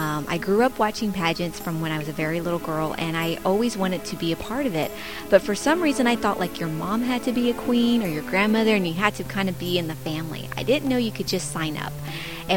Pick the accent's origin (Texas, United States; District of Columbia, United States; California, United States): Texas, United States; San Antonio; We're a very military-based city, and I'm from San Antonio, Texas.